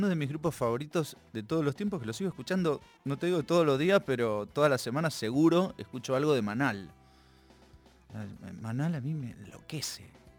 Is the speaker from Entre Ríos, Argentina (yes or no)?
no; Buenos Aires Province, Argentina; yo soy del conurbano, yo me crié en el conurbano, yo me crié escuchando